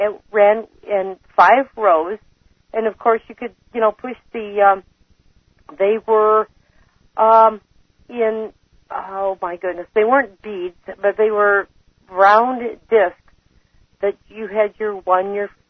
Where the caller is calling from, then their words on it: Canton, Michigan, United States; Canton, Michigan.